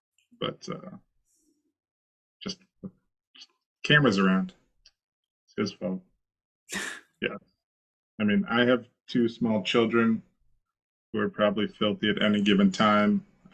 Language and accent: English; Canton, Ohio, United States; I'm from Canton, Ohio, so I expect the Hall of Fame to do stuff like